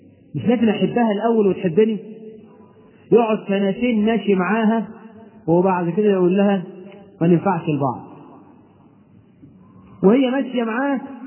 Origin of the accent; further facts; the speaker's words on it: Egypt; الخطوبه بقى عندنا في مصر بيعملوا الفرح على اربع مراحل